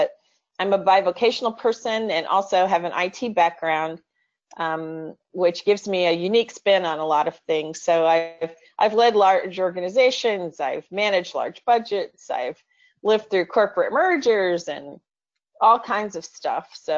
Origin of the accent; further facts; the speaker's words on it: Terre Haute, Indiana, United States; I grew up in the Midwest in Terre Haute, Indiana, which is about 70 miles west of Indianapolis.